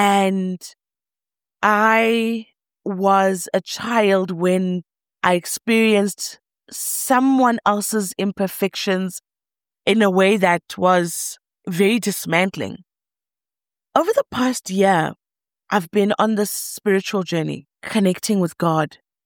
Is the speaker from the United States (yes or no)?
no; Soweto, Gauteng, South Africa; I grew up in Soweto. My parents were what you would call in Soweto's level, Soweto black level middle class.